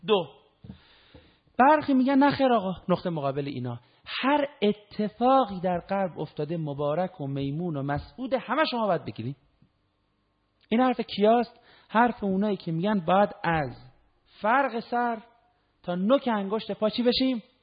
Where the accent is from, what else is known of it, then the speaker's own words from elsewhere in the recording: Iran; تحت تاثیر اینیم که آقا ما ایرانیم و سنت‌هایی داشتیم